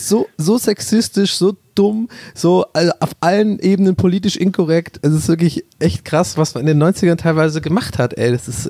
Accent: Ireland; 99 Flake hast du bei uns in Irland. Gibt's auch in England.

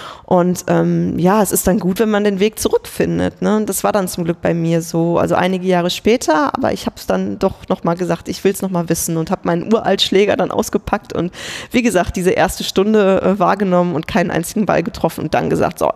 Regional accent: Kevelaer, North Rhine-Westphalia, Germany; ich war damals im Verein TC Grün-Weiß Keveler. Das ist der Ort, in dem ich geboren wurde, wo ich herkomme. Es ist am Niederrhein.

